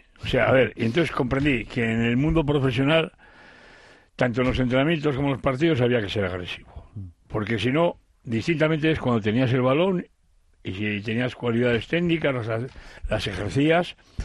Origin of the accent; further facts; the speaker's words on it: Sestao, Basque Country, Spain; also born or lived in Barakaldo; yo nací en Baracaldo y de crío fuimos a Sestao. Mis padres me llevaron con meses a Sestao. Y yo a Sestao le tengo un cariño especial porque ahí me formé como futbolista y como persona